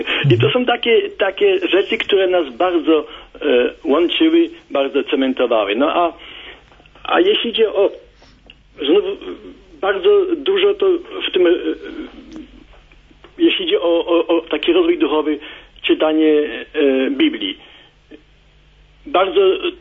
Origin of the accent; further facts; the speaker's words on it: Lesko, Subcarpathian Voivodeship, Poland; my jesteśmy właśnie z Leska, archidiecezja przemyska.